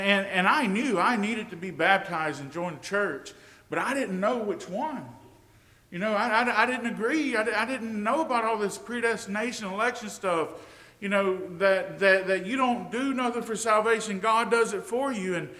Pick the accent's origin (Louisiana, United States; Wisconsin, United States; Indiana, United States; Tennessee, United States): Louisiana, United States; Vidalia; also born or lived in New Orleans; I was living in New Orleans, Louisiana. I moved back from New Orleans, Louisiana to my hometown, Vidalia, Louisiana. I was living with my mom and dad.